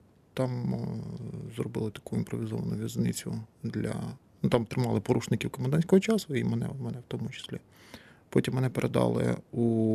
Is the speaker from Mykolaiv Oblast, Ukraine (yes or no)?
no; Vinnytsia, Vinnytsia Oblast, Ukraine; Я на той час пережив у Харкові, я сам родом з Вінниці.